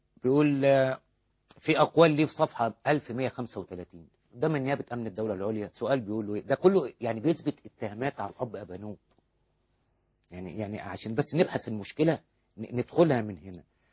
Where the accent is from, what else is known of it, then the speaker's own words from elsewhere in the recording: Egypt; ألمتني كمصري